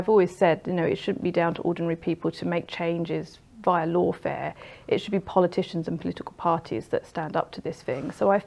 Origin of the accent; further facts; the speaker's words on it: Catford, London, United Kingdom; also born or lived in New Cross / Bromley; So I've grown up always in kind of South London area. So I think I was born in New Cross, and I've always lived sort of in sort of Catford, Lewisham area. I lived in Bromley, and now I live in Alpington. It's just slightly outside of in Bromley area. But all my family have lived in London.